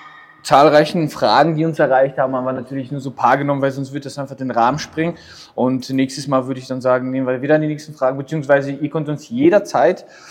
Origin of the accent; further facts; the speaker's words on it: Germany; Ja, also ich glaube, die Idee ist einfach ganz klar daraus entstanden, dass ich halt wirklich Deutscher bin und Luca halt wirklich Wiener.